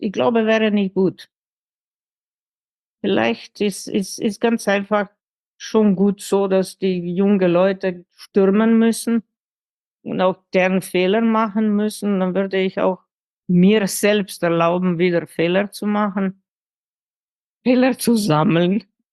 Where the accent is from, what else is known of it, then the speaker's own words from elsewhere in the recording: Germany; Also meine Heimat ist noch immer Deutschland und mein Blut ist slowenisch, ja.